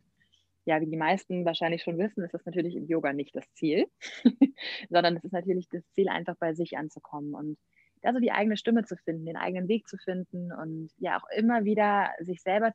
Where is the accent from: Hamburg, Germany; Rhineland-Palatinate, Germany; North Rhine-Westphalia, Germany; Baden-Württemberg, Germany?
Rhineland-Palatinate, Germany; ich bin 28 und ja, wie du gesagt hast, komme ich aus dem Kreis Ahrweiler, aus einem kleinen Dorf eigentlich sogar da, im nördlichen Rheinland-Pfalz.